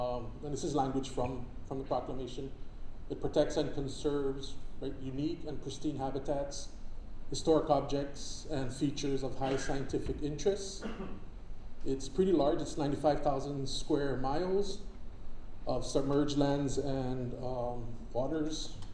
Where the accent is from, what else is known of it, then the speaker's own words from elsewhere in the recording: Saipan, Northern Mariana Islands; I'm from Saipan.